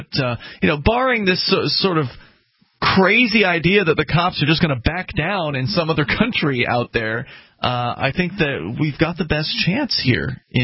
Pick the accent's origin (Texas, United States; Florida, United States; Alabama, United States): Florida, United States; moved away; And I moved up from Florida, where I was born and raised.